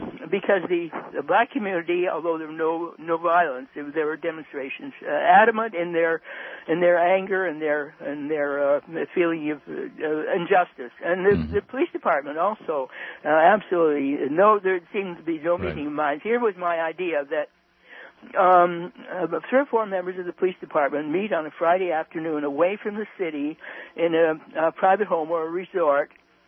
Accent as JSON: {"language": "English", "country": "Canada", "moved": "as an adult", "lives_now": "Portland, United States", "said": "I came as an immigrant from Canada in 1944 at the age of 20, so I'm pretty old now. And lived with my mother's older sister and her family in South Central Los Angeles."}